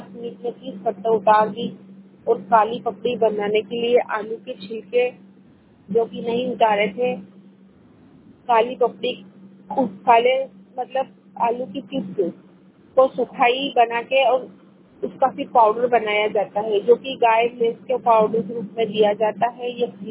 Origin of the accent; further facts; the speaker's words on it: Mhow, Madhya Pradesh, India; मैं महू से हूँ, जिला इंदौर, तहसील महू।